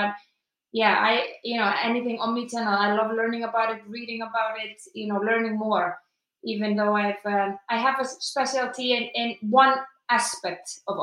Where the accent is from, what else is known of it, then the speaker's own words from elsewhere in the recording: Iceland; English is a second language; moved away as an adult; now in Leeds, United Kingdom; I am from Iceland. Been in the UK for 7 years in Leeds.